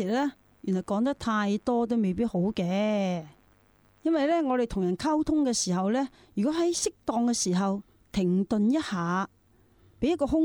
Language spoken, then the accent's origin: Cantonese; Guangdong, China; 因為我係廣東人啦，因為我身邊後嚟我認識咗啲比較多啲普通話嘅人士啦，佢同我好難溝通噶，好多時唔明白我講乜嘢。